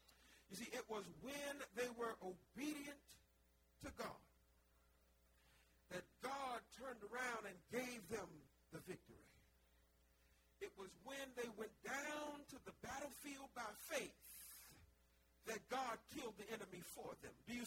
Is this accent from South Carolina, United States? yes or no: yes; John's Island, South Carolina, United States; I grew up down in Charleston, South Carolina. Grew up down in a little place called John's Island, right there on the coast.